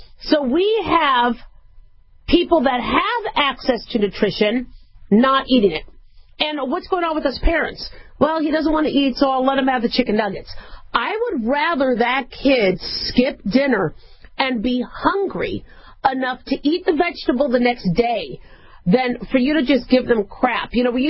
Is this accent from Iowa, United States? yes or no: no; Phoenix, Arizona, United States; I grew up in Phoenix, and so in the Maricopa County School District, they had to do Mulligan Stew.